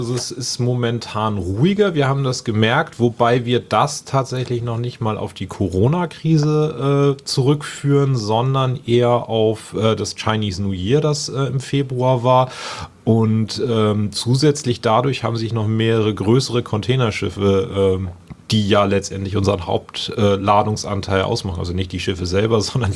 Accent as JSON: {"language": "German", "town": "Lübeck", "region": "Schleswig-Holstein", "country": "Germany", "tie": "born or raised there", "said": "habe dann meine Ausbildung in meiner Heimatstadt Lübeck gemacht"}